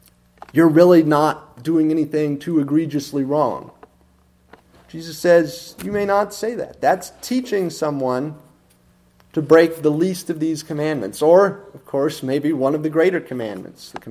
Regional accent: Fort Collins, Colorado, United States; Well, 10 years ago, I worked for a general contractor back in my hometown of Fort Collins.

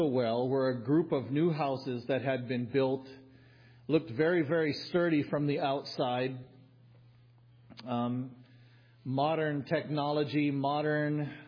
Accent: Kauai, Hawaii, United States; I was growing up on Kauai

